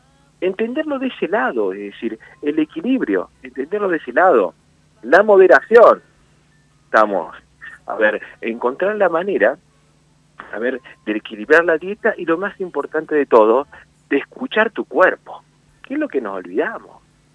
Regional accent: Argentina

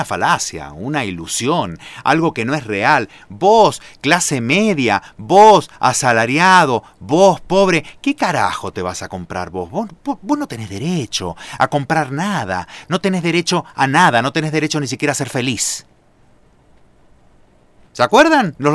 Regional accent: Argentina; que en este país, que en Argentina, que en mi país

